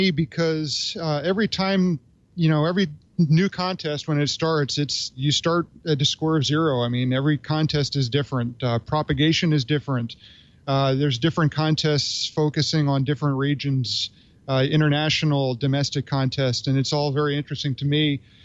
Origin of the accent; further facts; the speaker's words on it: New Jersey, United States; also born or lived in Guam; now in Hawaii, United States; Well, where am I from originally is New Jersey, but I have not been back there for probably about 20 years now. I'm an active duty member of the Coast Guard. And I've been stationed in Guam for the last 4 years.